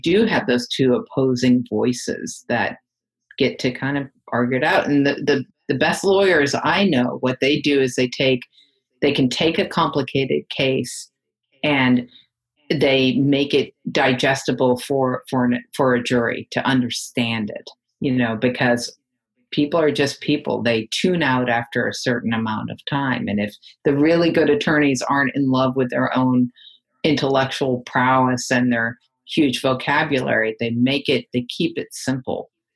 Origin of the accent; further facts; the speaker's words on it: Cambridge, Massachusetts, United States; right around the corner from the street I grew up in Cambridge.